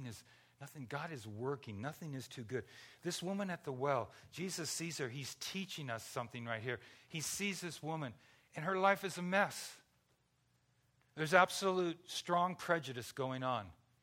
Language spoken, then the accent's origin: English; Pico Rivera, California, United States; we grew up in Pico Rivera, and that's kind of the roots and where we live and whatever else.